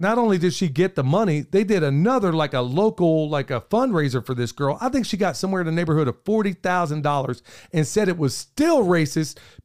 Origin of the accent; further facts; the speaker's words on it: United States; I said, no, I'm an American. I'm an American. That's what I said to them, honestly.